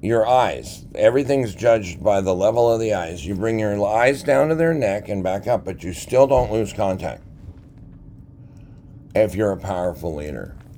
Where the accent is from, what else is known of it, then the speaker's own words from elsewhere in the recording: Washington, United States; he found out I was from Washington, he asked if I knew Hillary Clinton. No, that's the difference between Washington State and D.C.